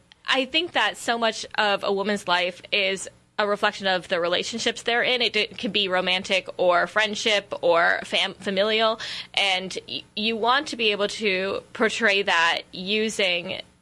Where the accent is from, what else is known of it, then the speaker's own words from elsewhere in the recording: New Jersey, United States; because I'm from New Jersey and I know how to speak so fast